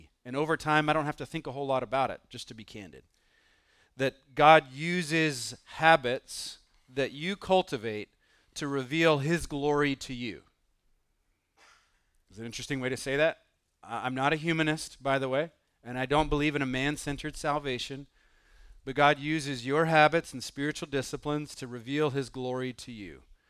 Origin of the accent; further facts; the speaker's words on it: the South, United States; I come from the South where you could just get the wood from the woods and put it in the fire, right?